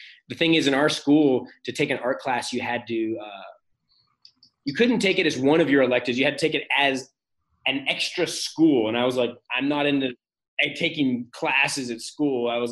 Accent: Virginia Beach, Virginia, United States; I grew up in Virginia Beach mostly

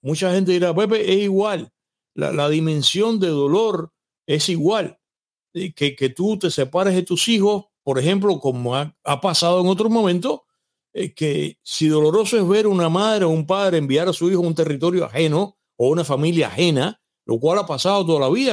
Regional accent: Cuba; en el caso mío, que soy cubano, las conozco muy bien.

